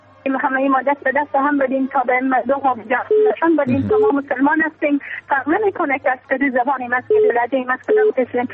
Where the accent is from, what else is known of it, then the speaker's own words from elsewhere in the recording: Afghanistan; موږ خو افغانان ټول عمر او ډېر زیات دردېدلی یو.